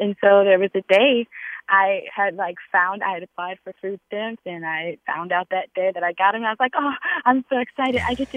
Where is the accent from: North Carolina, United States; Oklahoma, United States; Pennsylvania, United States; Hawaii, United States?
North Carolina, United States; Greensboro; now in Wilkes, United States; I'm originally from Greensboro, but I've spent a lot of time, I live in Wilkes now